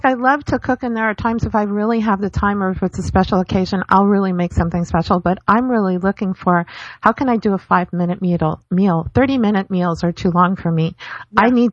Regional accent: San Francisco, California, United States; But yet I grew up in San Francisco on Chinese food.

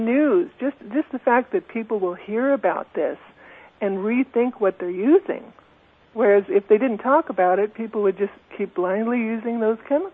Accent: California, United States; Okay, well, I am from Southern California, as you mentioned

